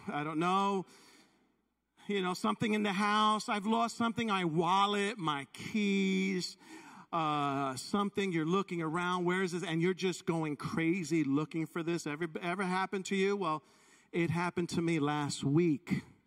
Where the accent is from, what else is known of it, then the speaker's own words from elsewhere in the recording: New York, United States; I know some, because I'm from New York.